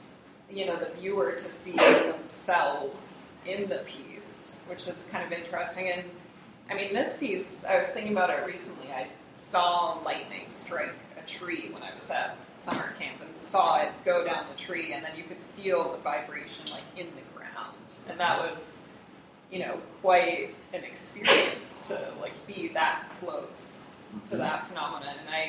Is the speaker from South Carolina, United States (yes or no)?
no; Wayzata, Minnesota, United States; moved away as an adult; now in Los Angeles, United States; I grew up in Wayzata, Minnesota, and went to RISD, the Rhode Island School of Design, and graduated from there back in 2008, and shortly after moved to Los Angeles.